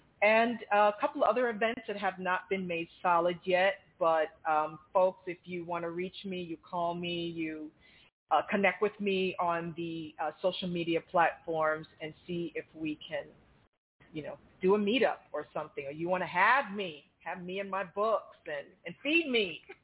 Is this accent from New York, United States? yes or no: yes; Roosevelt, New York, United States; I grew up in Memorial Presbyterian in Roosevelt, New York, working with children and in the ministries